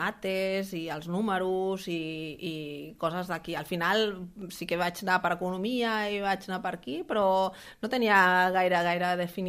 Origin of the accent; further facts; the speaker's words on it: Catalonia, Spain; El Maresme, la meva comarca.